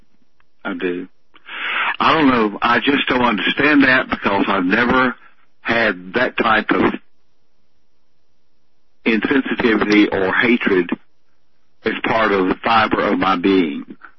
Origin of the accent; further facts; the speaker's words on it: South Carolina, United States; And, of course, I witnessed a lot of this myself growing up in South Carolina.